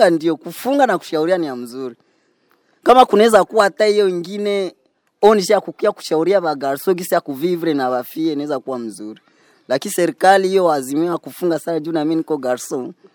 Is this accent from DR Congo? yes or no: yes; Uvira, South Kivu, DR Congo; mimi natokea Uvira